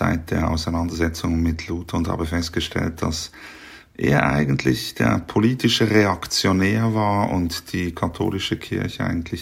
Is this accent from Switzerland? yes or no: yes; Bern, Switzerland; in meiner Kindheit im Berner Oberland, das sehr freikirchlich und auch täuferisch geprägt ist